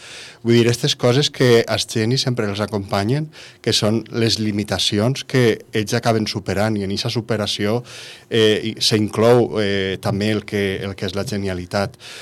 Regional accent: Villarreal, Valencian Community, Spain; nosaltres, que som de Villarreal, l'hem de reivindicar

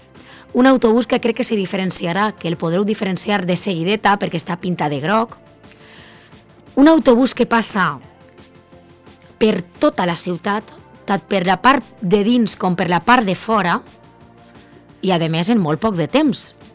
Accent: Cullera, Valencian Community, Spain; però jo que sóc de Cullera

